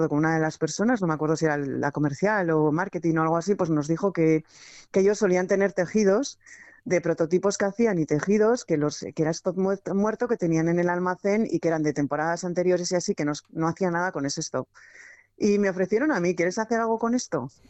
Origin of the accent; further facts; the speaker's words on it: Andoain, Basque Country, Spain; con el proyecto empezamos en Andoain, que yo soy de Andoain